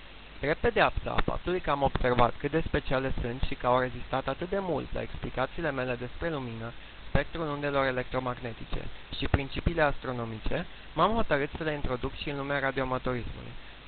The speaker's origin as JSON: {"language": "Romanian", "town": "Arad", "region": "Arad County", "country": "Romania", "said": "sunt din Arad, am vârsta de 17 ani, pasionat de radio încă de mic"}